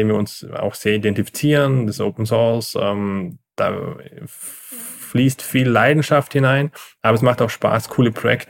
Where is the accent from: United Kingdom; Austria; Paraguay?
Austria; also ich komme aus Österreich. Wir sitzen hier am Bodensee in dem Dreiländereck Deutschland, Schweiz, Österreich und es ist sehr touristisch geprägt, aber auch sehr von der Industrie geprägt, die aber sehr international tätig ist.